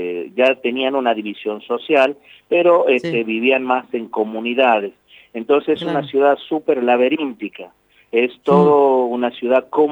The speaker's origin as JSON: {"language": "Spanish", "country": "Argentina", "said": "nosotros somos argentinos, tenemos en nuestro lugar la bandera argentina, también tenemos la bandera huipala, que es la que representa a las comunidades indígena de la parte, sobre todo el norte argentino."}